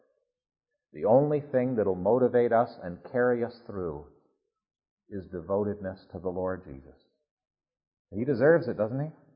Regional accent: Canada; even if I am a Canadian.

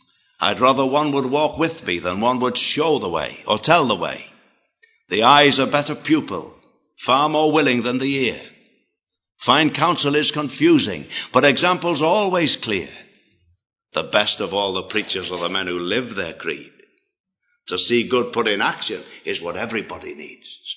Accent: Liverpool, North West England, United Kingdom; We had an old Welsh preacher who used to come to Liverpool, my hometown, years ago.

